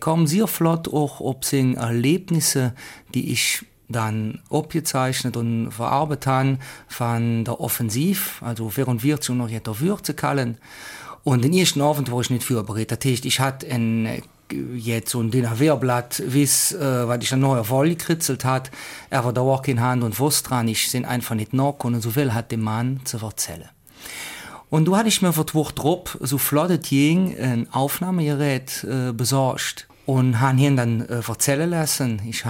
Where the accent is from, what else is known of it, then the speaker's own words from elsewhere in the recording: Hünningen, Wallonia, Belgium; now in Emmels, Belgium; ich stamme aus Hönningen, Hönningen bei Böllingen, wie man mit Blatt hört, und sehe jetzt alt über 50 Jahre in Emmels. Ich habe einfach noch Wurzeln in Hönningen